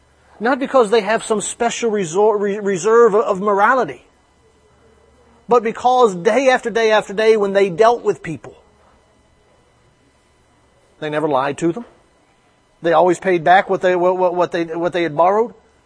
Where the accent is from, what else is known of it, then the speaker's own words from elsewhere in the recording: Alabama, United States; when I was growing up in Alabama, I used to hear stories all the time about older men and women